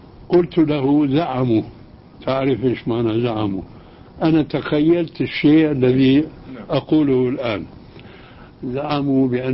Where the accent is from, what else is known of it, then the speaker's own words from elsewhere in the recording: Syria; وكما يقولون عندنا في الشام راحت أيام وجت أيام